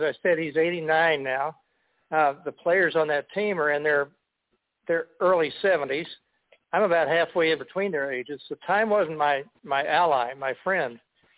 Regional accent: Bartlesville, Oklahoma, United States; It's the true story of a high school basketball team in my hometown, which you said is Bartlesville, Oklahoma, in the 1960s. I graduated in 62.

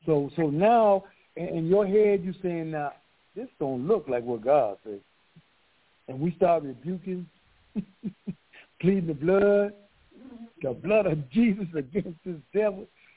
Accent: Bahamas; You know, like when I grew up in the Bahamas, we can smell when it's about to rain.

